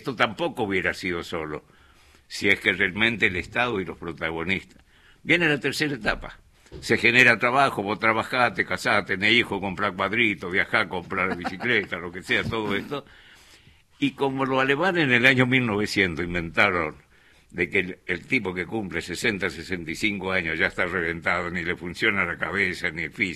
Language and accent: Spanish; Charata, Chaco, Argentina; Primero hice la escuela primaria en mi pueblo, en Charata, en el Chaco.